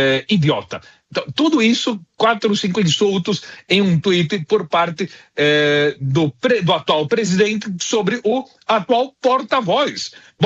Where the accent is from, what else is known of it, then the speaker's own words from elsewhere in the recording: Londrina, Paraná, Brazil; eu ouvi essas besteiras quando era criança lá em Londrina